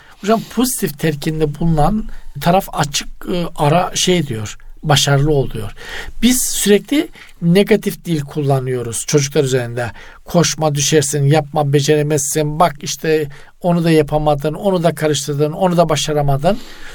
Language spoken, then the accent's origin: Turkish; Eastern Black Sea, Turkey; Mesela bizim Doğu Karadeniz'de insan ilişkileri şeydir.